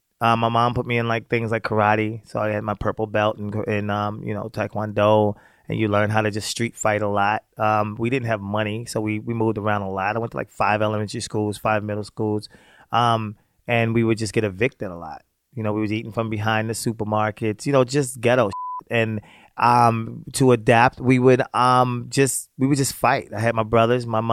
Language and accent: English; Baltimore, Maryland, United States; also born or lived in Virginia; I grew up in Baltimore, the projects of Baltimore City.